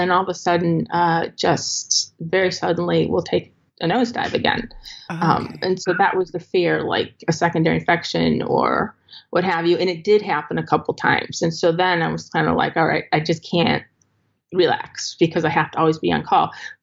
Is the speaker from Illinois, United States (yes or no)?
yes; Chicago, Illinois, United States; I grew up in the Chicago area and my husband grew up in New York.